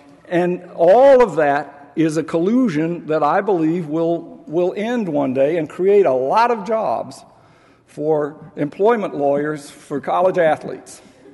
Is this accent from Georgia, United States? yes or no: yes; Atlanta, Georgia, United States; when I was growing up in Atlanta, I was taught that the Civil War had nothing to do with slavery.